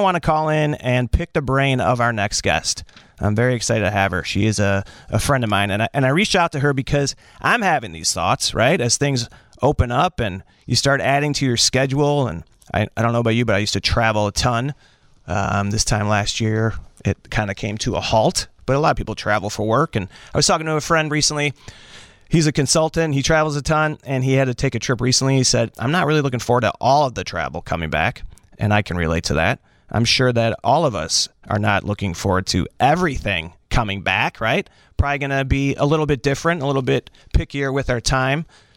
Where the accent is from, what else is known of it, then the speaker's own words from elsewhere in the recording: Chicago, Illinois, United States; Well, I'm a comic, and I'm a Chicagoan, so I'm thrilled to be here.